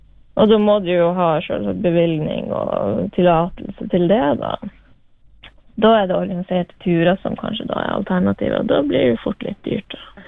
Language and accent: Norwegian; Marifjøra, Vestland, Norway; now in Kjerringøy, Norway; Jeg kommer da fra Marifjøra. Litt utenfor Marifjøra på Eikjøstrand der.